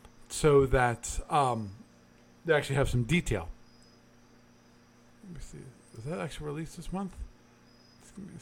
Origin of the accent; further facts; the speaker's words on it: United States; I'm American.